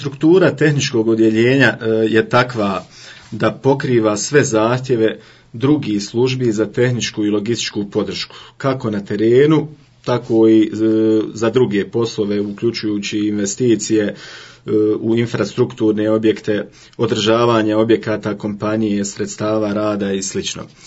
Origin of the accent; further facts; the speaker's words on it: Vareš, Federation of Bosnia and Herzegovina, Bosnia & Herzegovina; Rođen sam i odrastao u Varešu, osnovno i srednje obrazovanje završio u Varešu, dok sam fakultet završio u Sarajevu